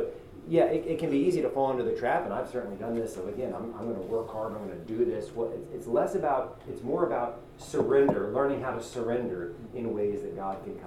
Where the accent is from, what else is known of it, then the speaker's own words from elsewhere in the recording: Mount Pleasant, United States; Well, I grew up in Mount Pleasant, so just over the bridge